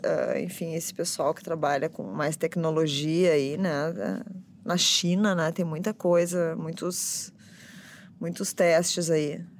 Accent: Rio Grande do Sul, Brazil; Bem, eu sou gaúcha, né?

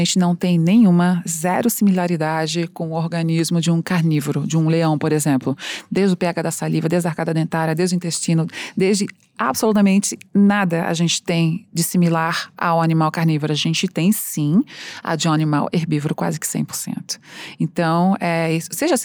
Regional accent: Joinville, Santa Catarina, Brazil; born there; eu nasci em Joinville, e minha família tá lá em Joinville.

